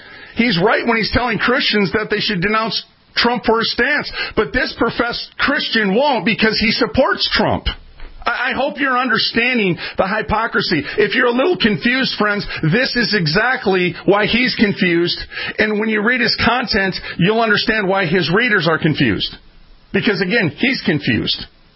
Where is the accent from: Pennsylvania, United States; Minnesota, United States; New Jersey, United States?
Minnesota, United States; Minneapolis; I'm a street kid. You can't con a con. I was raised up in North Minneapolis. I've seen it all, friends.